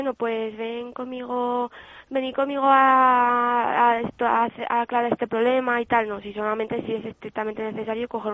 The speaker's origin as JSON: {"language": "Spanish", "town": "Teruel", "region": "Aragon", "country": "Spain", "said": "yo elegí alemán porque yo soy de Teruel. Es una ciudad muy pequeña"}